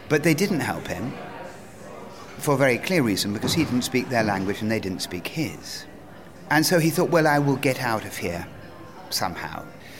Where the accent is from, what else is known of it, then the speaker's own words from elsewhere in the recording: Cambridge, East of England, United Kingdom; I grew up pretty much in the Museum of Archaeology and Anthropology in Cambridge, where my father was professor.